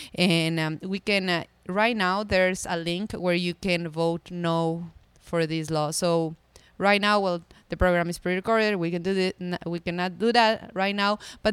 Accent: Ecuador; now in United States; and I'm from Ecuador, but I moved to Hawaii.

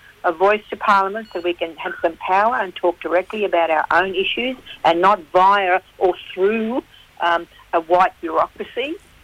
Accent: Queensland, Australia; also born or lived in Northern Territory; Actually, our country straddles Queensland and Northern Territory. We're Aliara.

